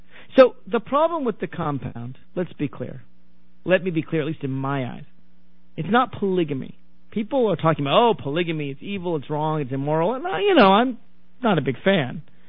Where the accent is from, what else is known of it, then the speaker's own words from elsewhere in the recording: Tennessee, United States; You know, and I'm from Tennessee, so I get a little leeway in knocking the South